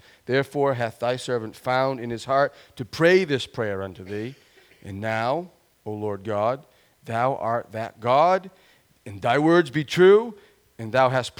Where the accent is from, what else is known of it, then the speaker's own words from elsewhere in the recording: Etna, United States; this little Etna farm boy, right, who literally there were more cows than people in the town that I grew up